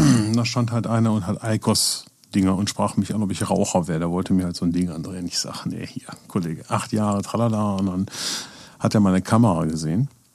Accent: Germany; dann bleibt mir dann noch, ich bin Deutscher.

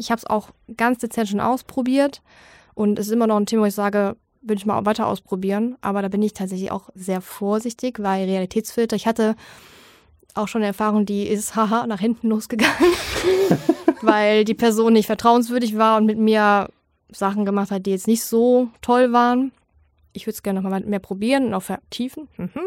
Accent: East Germany, Germany; Ich bin ja eigentlich Ossi

